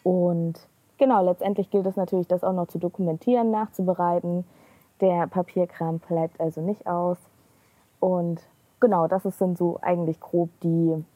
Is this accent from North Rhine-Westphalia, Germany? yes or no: no; Leipzig, Saxony, Germany; Ich komme auch aus Leipzig